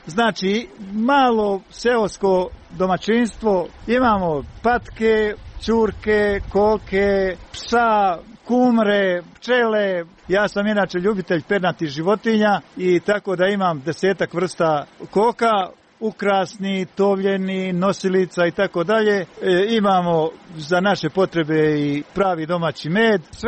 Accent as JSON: {"language": "Bosnian", "town": "Glavatičevo", "region": "Federation of Bosnia and Herzegovina", "country": "Bosnia & Herzegovina", "tie": "born there", "said": "Ja sam rođen ovdje u Glavatičevu, odnosno u zaseoku Krupac. Moj pokojni čača i moja majka su imali 11 djece. Moja pokojna majka je rodom iz Ljubuškog, odnosno okoline Ljubuškog"}